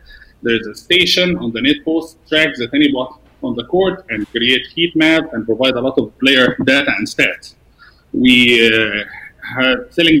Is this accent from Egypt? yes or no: yes; Egypt; moved away as an adult; now in United States; I moved to the U.S. in 2009. I grew up in Egypt. I finished up my master's and 7 years there and came to the U.S. to get my PhD in Auburn.